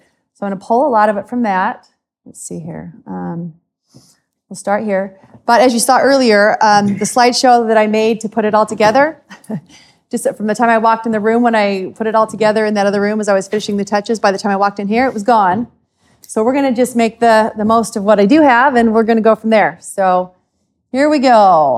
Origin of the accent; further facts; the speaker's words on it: Salem, Utah, United States; My husband and I come from Salem, Utah.